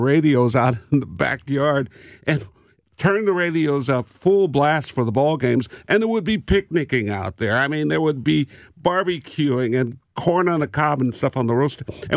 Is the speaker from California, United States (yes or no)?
no; St. Louis, Missouri, United States; baseball and growing up in St. Louis. I was born, as I said, upstairs over a storefront barbershop between Enright and Del Mar on Vandeventer.